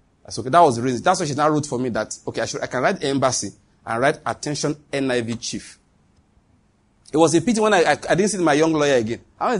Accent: Enugu, Enugu State, Nigeria; I said, I'm sorry, I come from Enugu. I will not be able to come back on Tuesday.

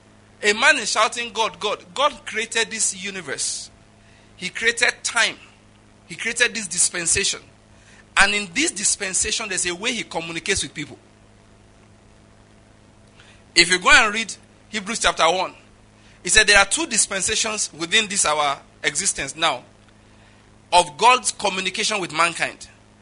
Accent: West, Nigeria; I'm from the West in Nigeria. I can give a bit of the traditional history there.

